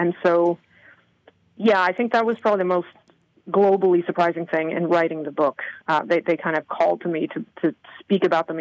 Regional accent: New York, United States; I'm from New York. I'm from New York.

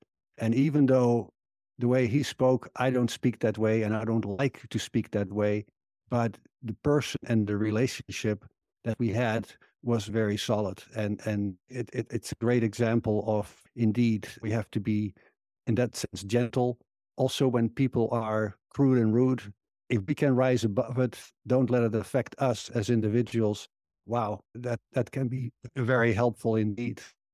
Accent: United States; yes, I'm American, and I would say proud to be American.

